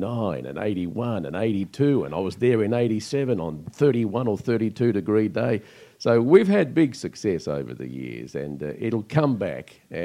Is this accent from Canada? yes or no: no; Northcote, Victoria, Australia; born there; in Northcote, and Fitzroy was just across the river.